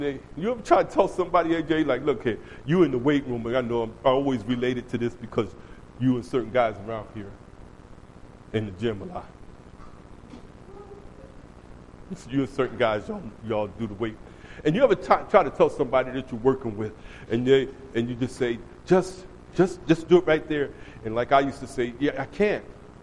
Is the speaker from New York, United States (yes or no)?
yes; New York City, New York, United States; I grew up in New York City. I grew up with a mindset, and this is how God works.